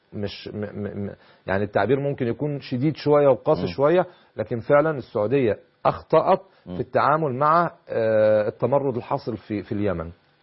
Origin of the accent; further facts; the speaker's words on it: Egypt; حتى لو انا كمصري عمري ما اعمل لمصلحة دولة غير بلدي.